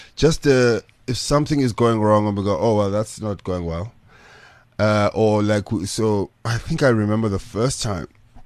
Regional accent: South Africa; For me as a South African, I find it, a lot of American acts

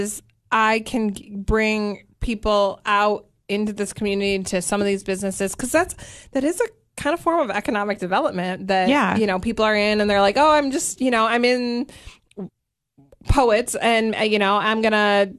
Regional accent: Michigan, United States; now in Cookeville, United States; I've lived in different parts of the country. I grew up in Michigan. I like to pretend I'm a Cookvillian, but I'm not.

